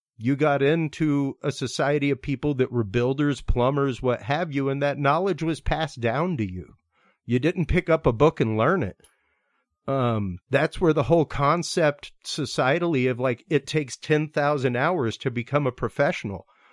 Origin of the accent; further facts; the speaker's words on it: Louisiana, United States; as a Cajun, the point that I bring up regularly